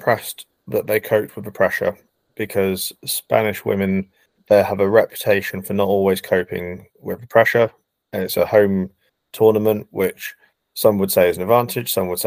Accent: United Kingdom; as British people, we may be slightly biased with our comments that might follow?

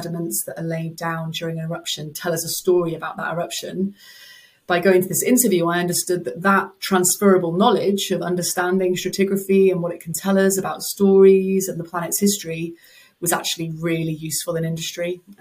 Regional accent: South West England, United Kingdom; because I'm Cornish. So the idea of going anywhere far from the sea just was very upsetting to me.

